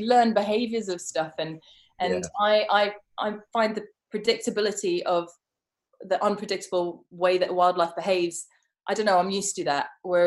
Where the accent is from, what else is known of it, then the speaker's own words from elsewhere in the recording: Johannesburg, Gauteng, South Africa; because I grew up in Johannesburg, which is, as you probably know, a concrete city.